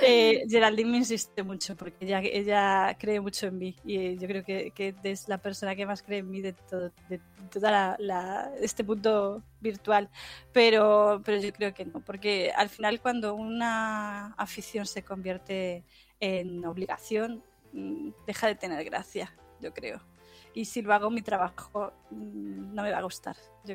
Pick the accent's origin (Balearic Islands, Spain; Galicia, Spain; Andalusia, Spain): Galicia, Spain; como soy gallega, vivo en el norte